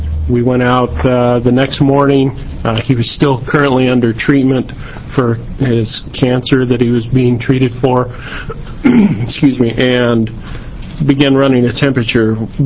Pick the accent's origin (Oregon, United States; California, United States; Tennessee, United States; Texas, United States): Oregon, United States; Klamath Falls; For the record … I'm from Klamath Falls, Oregon